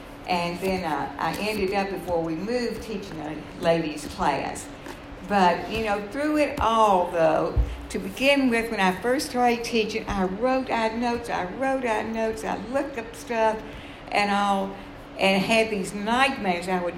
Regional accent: Atlanta, Georgia, United States; my husband and I both were born and raised in Atlanta, Georgia, back in the good times.

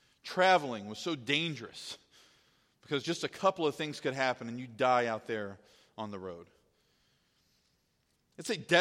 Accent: Powhatan, Virginia, United States; also born or lived in Richmond, United States / Lynchburg, United States / Nashville, United States; I grew up in Powhatan, Virginia. I moved to Richmond, Virginia, and then Lynchburg, and then Nashville, and then Seaford.

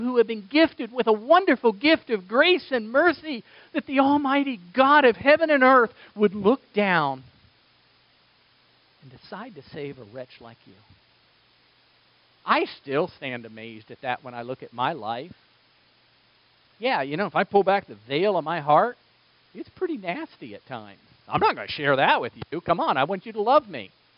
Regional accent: United States; born there; I was born in America and I got a Bible in my house and I know about Jesus.

